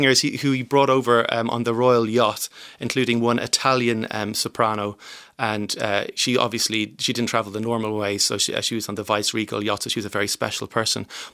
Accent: Ireland; There's so much for us to be proud of as Irish people, and our heritage in classical music isn't so well known to us, or at least to myself when I was growing up.

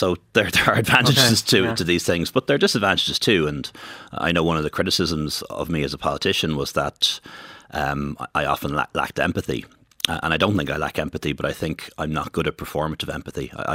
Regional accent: Dublin, Leinster, Ireland; I grew up in Dublin 15, Bantustan, Castleknock area, which is now one of the most diverse parts of Ireland. But like when I went to school, I was the only brown kid with a funny surname.

